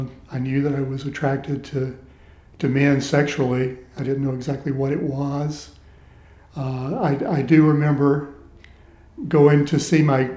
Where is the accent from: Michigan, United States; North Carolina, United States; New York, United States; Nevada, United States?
North Carolina, United States; East Rockingham; I say I grew up in Rockingham, but I actually grew up in East Rockingham, which is not incorporated. It's just a little area south of the town of Rockingham. It was all mill villages.